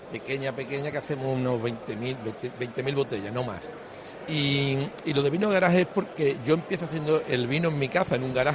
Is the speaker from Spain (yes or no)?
yes; Mijas, Andalusia, Spain; También ten en cuenta que estoy aquí en mi tierra. Este vino es un vino de aquí, de Mija, de la costa.